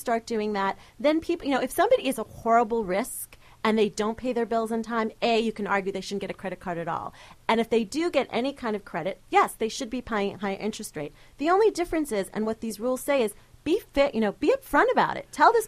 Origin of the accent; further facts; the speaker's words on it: Queens, New York, United States; I'm from Queens, so watch it.